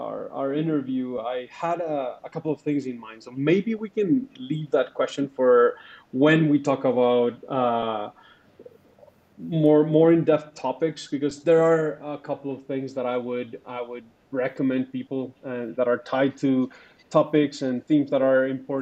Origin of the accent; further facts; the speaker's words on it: Manizales, Caldas, Colombia; born there; English is a second language; I was born in a small city in Colombia, in South America. It's called Manizales. It's close to the Andes Mountains.